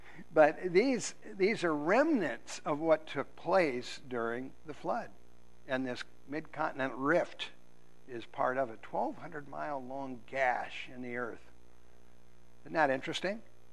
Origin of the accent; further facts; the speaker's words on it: Minnesota, United States; Yeah, I'm from Minnesota.